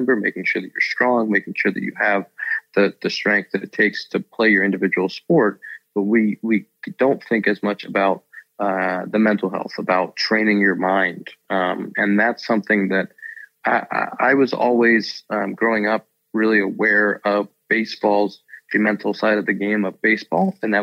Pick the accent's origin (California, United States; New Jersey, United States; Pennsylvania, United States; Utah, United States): Pennsylvania, United States; Pittsburgh; when you grow up in a city, like I grew up in Pittsburgh